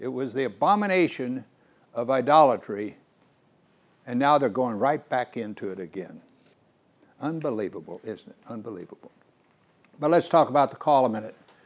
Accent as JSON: {"language": "English", "region": "Missouri", "country": "United States", "tie": "born or raised there", "said": "I grew up back in Missouri and the farmers would put no trespassing signs in their wooded areas and so forth."}